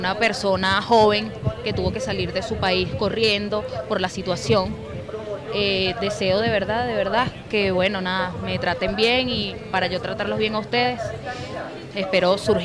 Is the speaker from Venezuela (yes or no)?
yes; Caracas, Capital District, Venezuela; moved away as an adult; now in Bogotá, Colombia; Yo soy de Caracas, Venezuela. Tengo 3 meses acá en Bogotá